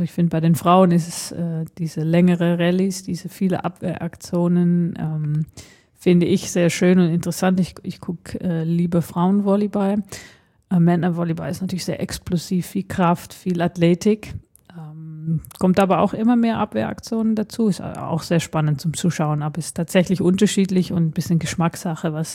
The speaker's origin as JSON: {"language": "German", "country": "Netherlands", "said": "Ich bin Niederländerin und werde auch die holländische Nationalmannschaft anfeuern"}